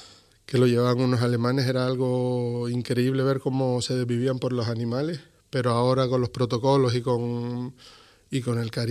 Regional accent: Canary Islands, Spain; moved away as an adult; Yo soy de Gran Canaria, pero llevo ya casi 30 años

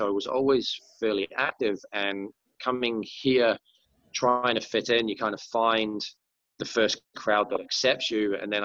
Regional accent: North West England, United Kingdom; accent: Merseyside; funny accent coming from Merseyside, or, you know, parts of Merseyside. They didn't really understand my accent.

